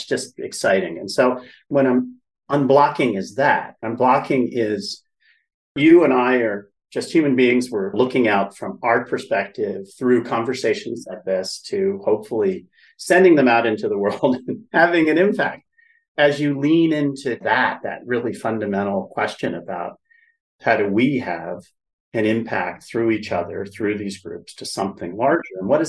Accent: Princeton, New Jersey, United States; And I grew up in Princeton, New Jersey. My mother is an Episcopal priest. She was the first woman ordained in New Jersey.

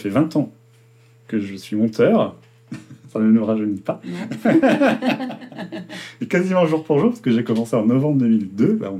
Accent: Hauts-de-France, France; moved away as an adult; now in Paris, France; Au départ, en fait, moi, je suis né dans le Nord. J'ai fait mes études dans le Nord. J'ai grandi dans le Nord.

